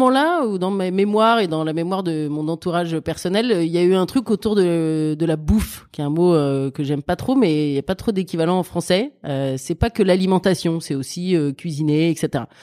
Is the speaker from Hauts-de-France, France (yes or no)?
no; Paris, Île-de-France, France; je suis parisienne, maman de 2 enfants